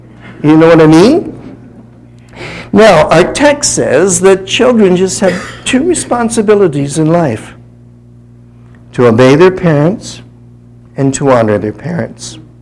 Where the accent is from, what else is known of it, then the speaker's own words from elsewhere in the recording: Canada; Now this might be hard for me as a Canadian to say to you in America today